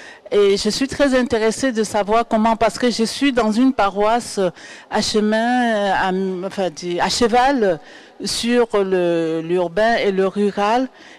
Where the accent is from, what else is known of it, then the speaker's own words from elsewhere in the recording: Pau, Nouvelle-Aquitaine, France; je viens de Pau.